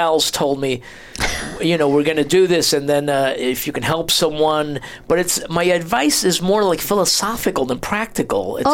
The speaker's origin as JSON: {"language": "English", "region": "New Jersey", "country": "United States", "tie": "born or raised there", "said": "Before coming here, but I grew up in New Jersey, so I was missing New Jersey."}